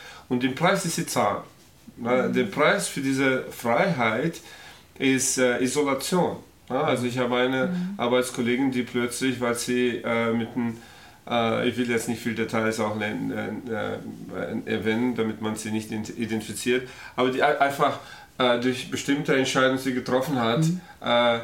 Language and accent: German; Brazil; German is a second language; ich komme aus Brasilien